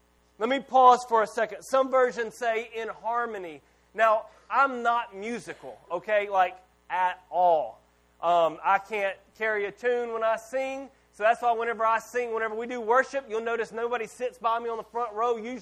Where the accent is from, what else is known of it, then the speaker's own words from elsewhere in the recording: Louisiana, United States; I'm from Louisiana, and so I love Cajun food.